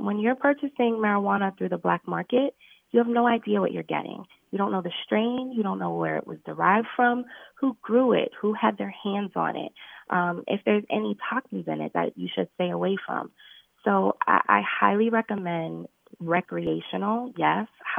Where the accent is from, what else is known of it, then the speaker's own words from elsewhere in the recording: Pennsylvania, United States; also born or lived in Virginia; And then I moved back to Pennsylvania, which is my hometown.